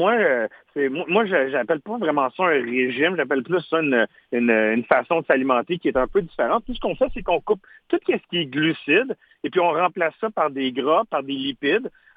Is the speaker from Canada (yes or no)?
yes; Quebec, Canada; je suis un entrepreneur de la région de l'Outaouais